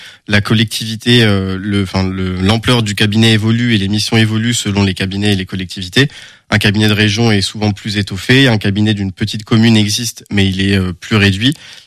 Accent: Rennes, Brittany, France; also born or lived in Normandy; now in Angers, France; moi j'ai 27 ans, je suis angevin depuis maintenant 5-6 ans et j'ai grandi en Bretagne.

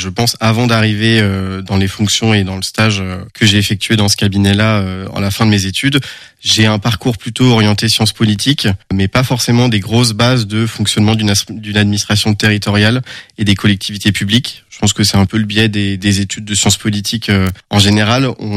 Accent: Rennes, Brittany, France; also born or lived in Normandy; now in Angers, France; moi j'ai 27 ans, je suis angevin depuis maintenant 5-6 ans et j'ai grandi en Bretagne.

